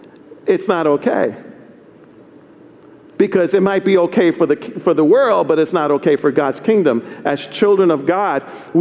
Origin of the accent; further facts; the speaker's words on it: New York, United States; Because I'm from New York too, yo. It's in us. It's just in me.